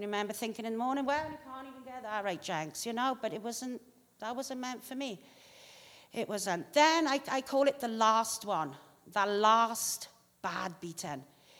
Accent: Wales, United Kingdom; Now, I'm a Welsh Valley girl.

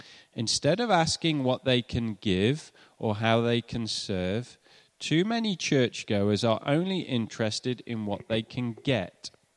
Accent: Nottingham, East Midlands, United Kingdom; where I grew up in Nottingham

